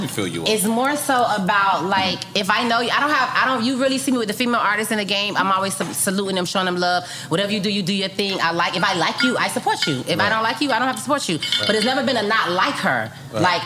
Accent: Miami, Florida, United States; but then I'm from Liberty City, Miami, Florida.

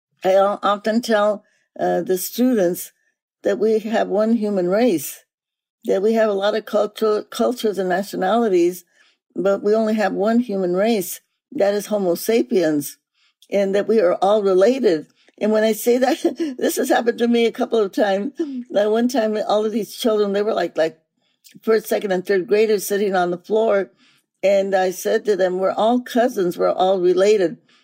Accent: Stockton, California, United States; also born or lived in New Mexico; I grew up in Stockton, California. I was born in New Mexico, and my family was very always involved in politics.

